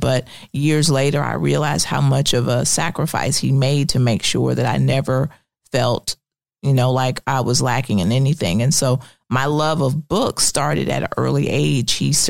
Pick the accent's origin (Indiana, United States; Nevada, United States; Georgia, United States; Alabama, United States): Alabama, United States; Ayrton; Well, I'm originally from a little town in Alabama called Ayrton. Population at the time when I was there was probably about 750 people.